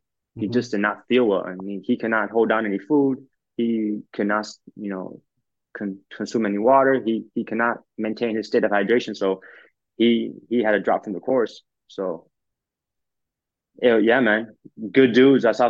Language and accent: English; Miami, Florida, United States; You know, I'm from Miami.